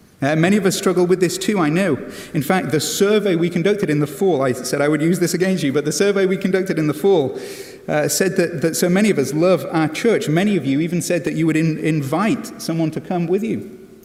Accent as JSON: {"language": "English", "region": "England", "country": "United Kingdom", "accent": "English", "lives_now": "United States", "said": "I have fought as hard as I could to maintain my English accent, as well as my British charm."}